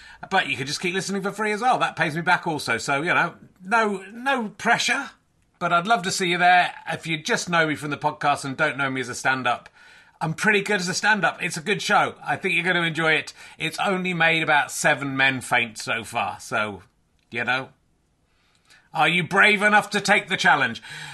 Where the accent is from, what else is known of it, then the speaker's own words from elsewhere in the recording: Yorkshire and the Humber, United Kingdom; I'm from Yorkshire. I'm allowed to make those jokes.